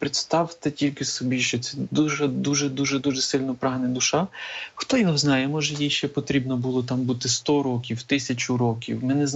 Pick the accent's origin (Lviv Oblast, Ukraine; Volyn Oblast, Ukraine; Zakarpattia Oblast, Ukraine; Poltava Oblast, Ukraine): Zakarpattia Oblast, Ukraine; І в нас на Закарпатті, наприклад, звідки я родом